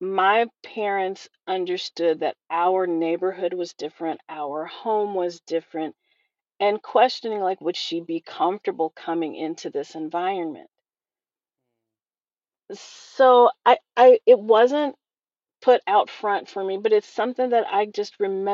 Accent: Jackson, United States; And there was no diversity in my hometown of Jackson at that time.

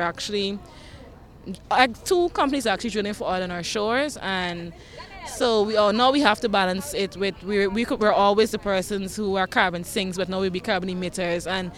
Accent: Guyana; I'm from Guyana.

